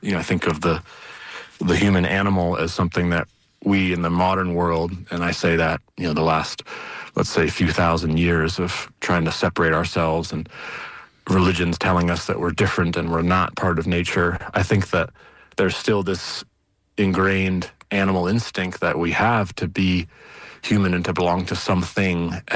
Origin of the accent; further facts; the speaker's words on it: Norwich, Vermont, United States; is that valley where I was raised in Norwich, Vermont, and just was there catching salamanders and frogs.